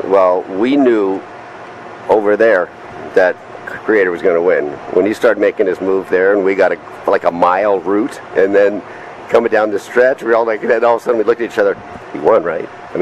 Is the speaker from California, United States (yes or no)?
yes; California, United States; So, at my house, growing up in the San Fernando Valley, we had Kraft macaroni and cheese with the cheese in the packet